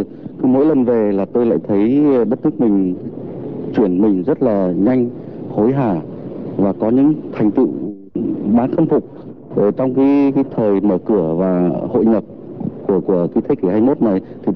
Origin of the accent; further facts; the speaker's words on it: Nghệ An, Vietnam; now in Slovakia; Vâng, tôi là quê ở Nghệ An.